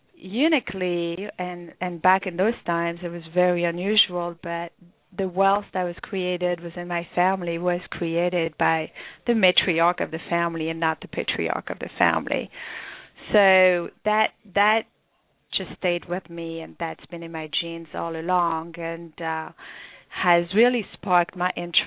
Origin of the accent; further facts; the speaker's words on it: France; moved away; Yes, I was born and raised in France